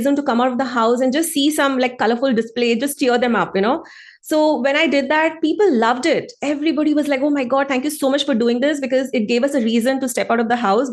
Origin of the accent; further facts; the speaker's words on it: India; because when you're growing up in India at that time, you know, you couldn't speak openly about it.